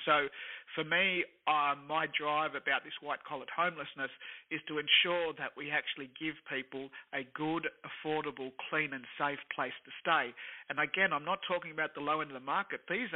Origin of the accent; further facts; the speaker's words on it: Australia; I'm Australian born, but my parents are Spanish immigrants, and I grew up in a house that was rendered and spackled and had bars in the window and arches everywhere and different floor tiles.